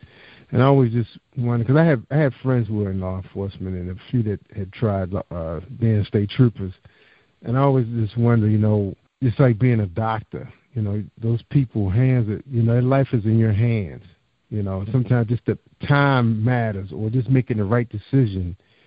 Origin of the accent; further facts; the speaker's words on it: Baltimore, Maryland, United States; also born or lived in Eastern Shore; because I grew up in Baltimore City as well. A lot of people know I grew up on the Eastern Shore